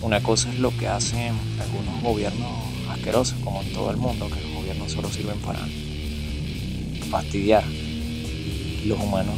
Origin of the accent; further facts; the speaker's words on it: Venezuela; first language Spanish; todos sabemos que aquí en Venezuela nuestra lengua natal es el castellano.